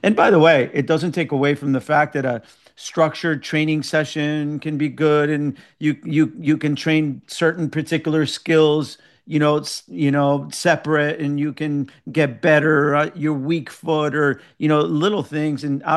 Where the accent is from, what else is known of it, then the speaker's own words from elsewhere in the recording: Kearny, New Jersey, United States; the first soccer game was played in Kearney in my hometown in 1883.